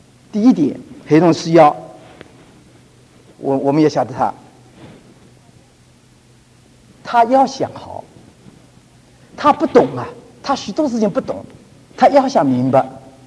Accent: China; 那我们中国人不是这个样子，求神恩典，我们教我们知道，父母之所以为父母是教导孩子

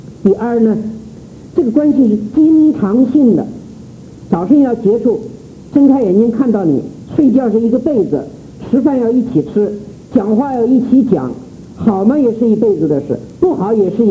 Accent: China; 我们中国人现代人最有兴趣的就是清朝的历史

